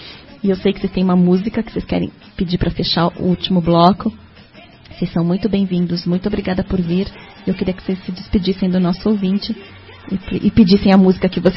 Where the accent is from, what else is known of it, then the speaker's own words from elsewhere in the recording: São Paulo, Brazil; now in Curitiba, Brazil; Vocês como paulistanos, eu também, essa cidade nos trouxe para cá